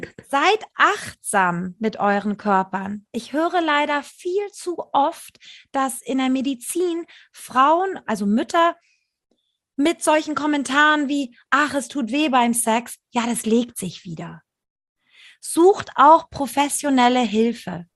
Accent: Portugal; Ich bin in Portugal aufgewachsen, da war Nacktheit einfach Standard.

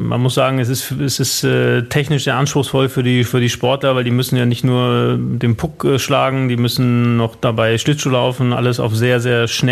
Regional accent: Hanover, Lower Saxony, Germany; Ursprünglich komme ich auch aus Hannover

